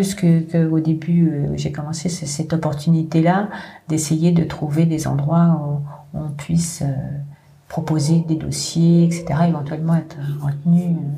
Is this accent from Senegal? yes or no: no; Bourgogne-Franche-Comté, France; Moi, je suis originaire de Bourgogne. Je suis venue faire des études à partir de la troisième année aux Beaux-Arts de Cergy. Mm. Ça fait quelques années maintenant, ça fait quand même assez longtemps.